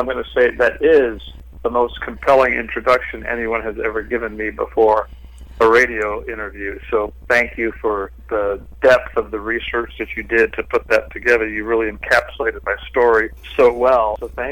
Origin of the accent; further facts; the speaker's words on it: United States; born there; I was born here in the United States.